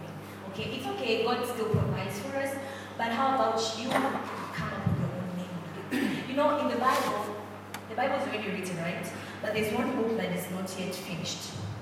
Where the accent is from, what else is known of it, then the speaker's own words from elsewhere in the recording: Dar es Salaam, Tanzania; And I come from Dar es Salaam.